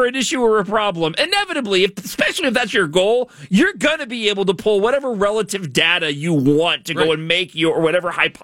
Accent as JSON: {"language": "English", "country": "Ireland", "said": "I'm a lapsed Catholic, and I'm Irish"}